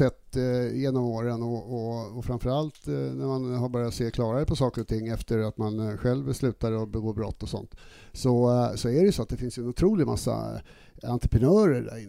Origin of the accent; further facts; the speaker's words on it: Skåne, Sweden; now in Stockholm, Sweden; jag var skåning. Mm. Kom till Stockholm liksom och blev retad och så.